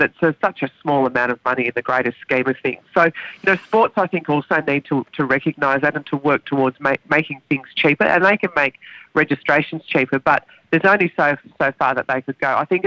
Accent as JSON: {"language": "English", "region": "New South Wales", "country": "Australia", "tie": "born or raised there", "said": "I grew up in Western Sydney"}